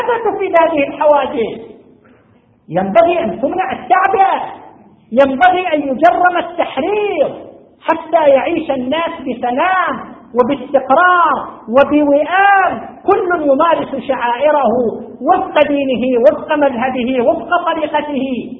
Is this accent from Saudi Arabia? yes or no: yes; Saudi Arabia; عندنا في المملكة العربية السعودية وفي مناطق من الخليج